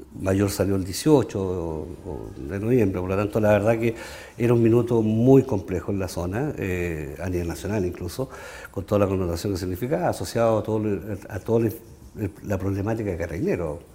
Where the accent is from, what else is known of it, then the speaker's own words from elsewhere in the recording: Curacautín, Araucanía, Chile; Pero era un tema porque yo soy de allá. Yo nací en Curacautín, estudié en distintos colegios, en el liceo en Temuco.